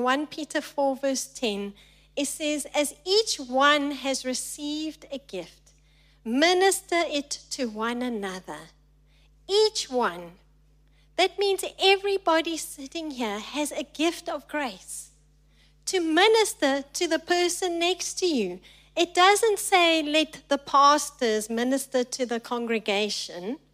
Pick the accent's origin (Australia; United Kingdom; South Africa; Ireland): South Africa; I'm proudly South African.